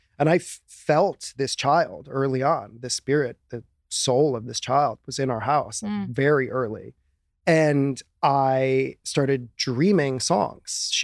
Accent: Chicago, Illinois, United States; now in Los Angeles, United States; I had an agent in Chicago just because I grew up doing it in Chicago.

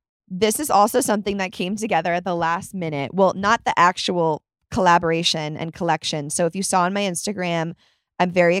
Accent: Chicago, Illinois, United States; born there; I was born in Chicago.

